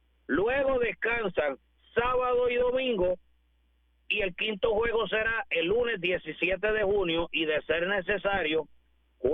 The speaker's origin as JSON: {"language": "Spanish", "country": "Puerto Rico", "said": "No ha habido, pienso que como puertorriqueño, es el primero"}